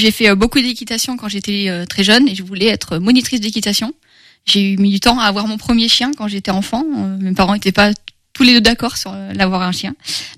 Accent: Saumur, Pays de la Loire, France; now in Angers, France; j'ai 33 ans. Je suis originaire de Saumur. J'ai déménagé sur Angers pour mes études à la fac, donc en 2010. Et du coup, j'ai jamais quitté Angers.

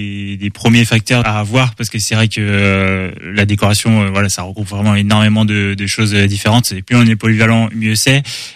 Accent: Pays de la Loire, France; Alors, moi, je suis originaire de la Sarthe, du coup.

